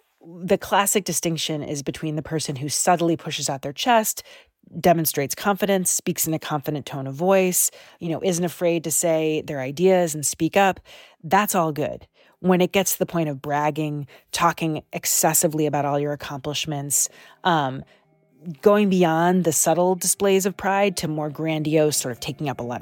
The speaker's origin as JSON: {"language": "English", "country": "Canada"}